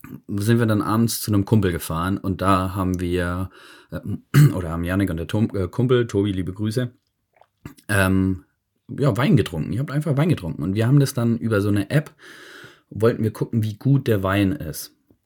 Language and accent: German; Bavaria, Germany; moved away; ich bin aus Bayern raus, jetzt sehe ich sowas nicht mehr